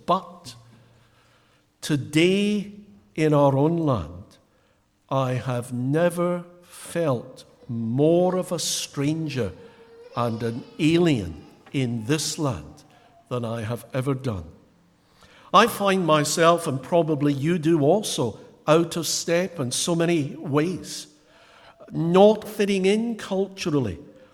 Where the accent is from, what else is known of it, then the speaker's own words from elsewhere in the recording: Scotland, United Kingdom; If you're in a store and you say to someone, "I'll meet you on the first floor," as a Scot, you mean, "I'll meet you one floor up."